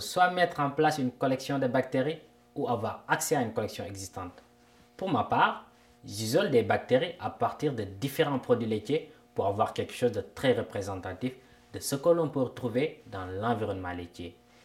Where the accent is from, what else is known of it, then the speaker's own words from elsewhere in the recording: Senegal; Je viens du Sénégal, un pays en Afrique de l'Ouest